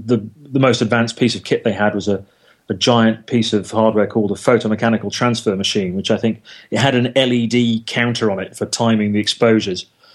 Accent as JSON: {"language": "English", "region": "North West England", "country": "United Kingdom", "said": "up in the northwest in Liverpool, which is the part of the country that I come from. I come from Cheshire, and it's a neighbouring county."}